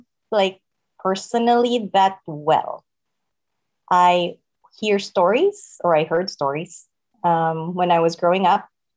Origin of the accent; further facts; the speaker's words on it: Davao, Davao Region, Philippines; When I was growing up in Davao, I wasn't, you know, before he even entered politics